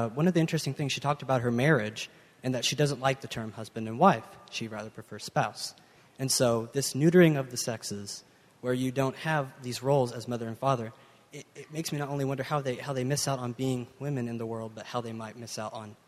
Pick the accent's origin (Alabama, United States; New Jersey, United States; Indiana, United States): Indiana, United States; Shelbyville; I'm from Shelbyville, Indiana. And I attend Ball State University in Muncie.